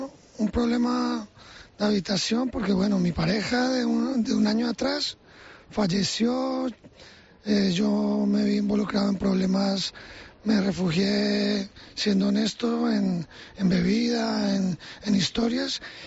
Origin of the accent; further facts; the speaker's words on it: Bogotá, Colombia; now in Canary Islands, Spain; Yo soy de Bogotá, Colombia, pero llevo en la isla unos 26 años.